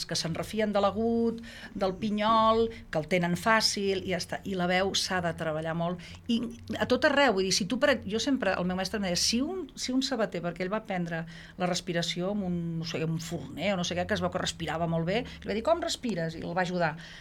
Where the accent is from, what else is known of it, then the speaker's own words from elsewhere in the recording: Catalonia, Spain; amb italià, és a dir, ho tinc com més com a segona llengua, que el castellà se'm nota més que sóc català.